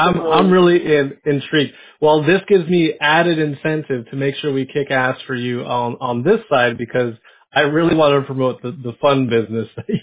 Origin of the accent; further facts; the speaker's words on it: San Diego, California, United States; Yes. I grew up in San Diego, yes, correct.